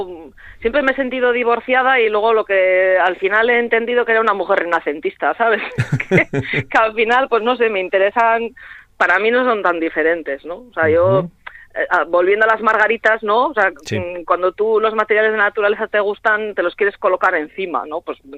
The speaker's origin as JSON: {"language": "Spanish", "town": "Astigarraga", "region": "Basque Country", "country": "Spain", "said": "yo, por ejemplo, que soy de Astigarraga"}